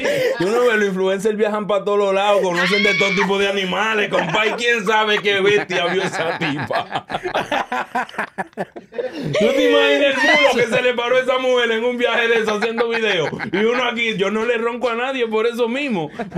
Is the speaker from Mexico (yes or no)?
no; Dominican Republic; Yo soy dominicano, no sé si hombre, pero soy dominicano.